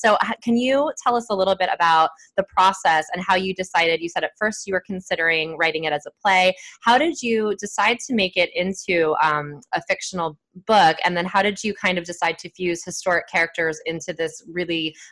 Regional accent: Pennsylvania, United States; born there; also born or lived in Amsterdam, Netherlands; I was born in Pennsylvania and I went to high school in Amsterdam in the Netherlands.

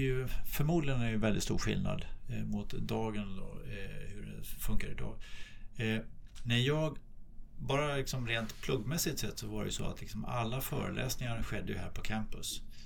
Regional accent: Skövde, Västra Götaland County, Sweden; now in Sollentuna, Sweden; jag har fru och jag har två döttrar. Och jag bor i Sollentuna, jag är från Skövde. Jag pluggade här i Linköping 1983 till 1986.

